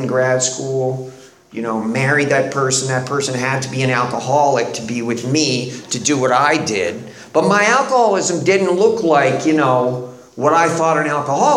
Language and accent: English; Boston, Massachusetts, United States; So I'm from Boston, I'm Irish, I'm Catholic.